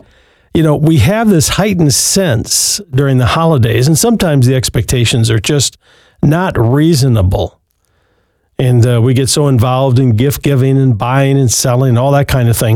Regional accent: Muskegon, Michigan, United States; I grew up in Western Michigan. Our Michigan listeners know Muskegon. I grew up on the lake right near Lake Michigan.

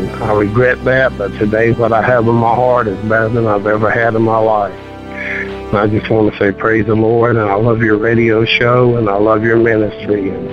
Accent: Panama City, Florida, United States; I'm from Panama City, Florida.

